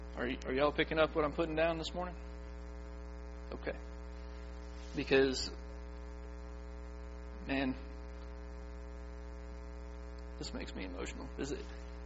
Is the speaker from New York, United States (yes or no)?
yes; New York, United States; also born or lived in Louisiana; You know, I'm the guy from New York and Louisiana.